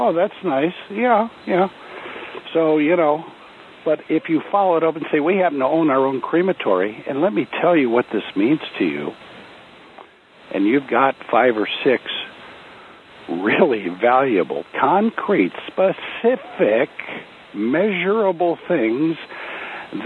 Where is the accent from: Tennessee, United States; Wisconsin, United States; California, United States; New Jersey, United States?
California, United States; now in Nevada, United States; I'm from California. Well, I'm from Nevada now.